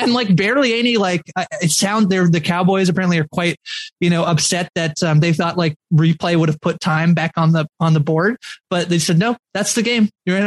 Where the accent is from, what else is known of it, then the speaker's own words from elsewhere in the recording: Canada; I was saying earlier that I'm Canadian